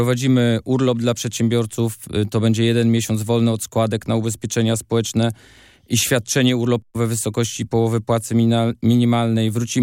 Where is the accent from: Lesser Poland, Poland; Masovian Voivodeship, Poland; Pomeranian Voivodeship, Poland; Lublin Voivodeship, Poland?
Pomeranian Voivodeship, Poland; bo jesteśmy z Kociewia, zgodni